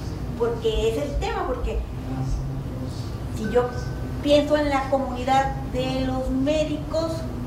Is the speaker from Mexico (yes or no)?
yes; Baja California, Mexico; soy de Baja California